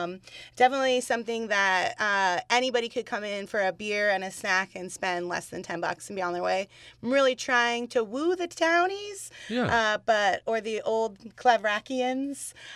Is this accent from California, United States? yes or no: yes; California, United States; I'm from California.